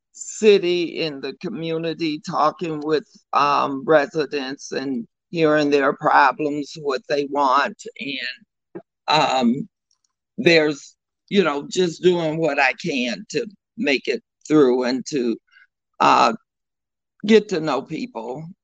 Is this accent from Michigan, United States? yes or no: yes; Muskegon Heights, Michigan, United States; Well, I was born and raised here in Muskegon Heights. I attended Muskegon Heights Public Schools.